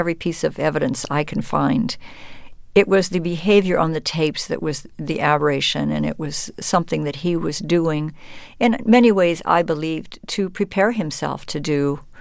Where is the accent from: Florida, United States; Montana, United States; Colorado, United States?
Colorado, United States; Culturally, I come from Colorado. A lot of people that I know, most people that I know, own some kind of firearms.